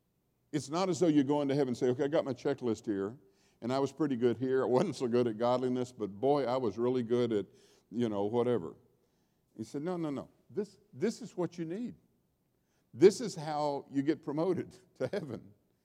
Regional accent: the South, United States; yes, of course, you know, you think that, but I'm from the South, and I know it's a virtue.

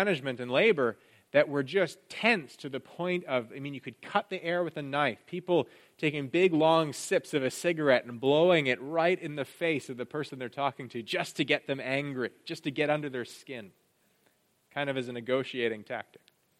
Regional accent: Canada; Air Canada, which is obviously the main airline in my home country.

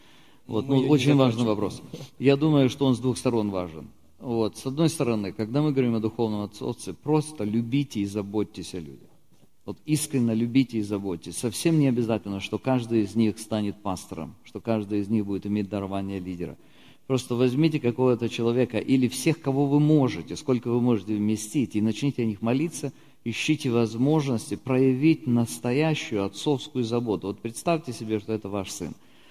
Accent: Russia; А я из России.

